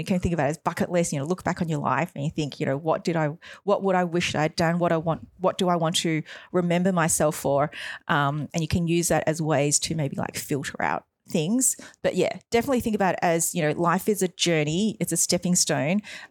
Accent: Melbourne, Victoria, Australia; I'm from Melbourne.

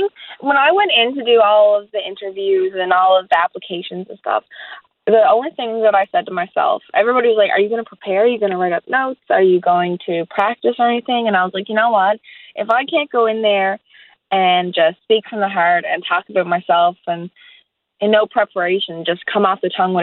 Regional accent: Fogo Island, Newfoundland and Labrador, Canada; I'm from Fogo Island, Newfoundland. I go to school at Fogo Island Central Academy. I'm a grade 12 student

